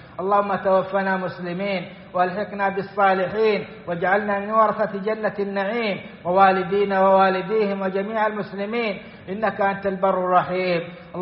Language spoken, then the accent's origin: Arabic; Saudi Arabia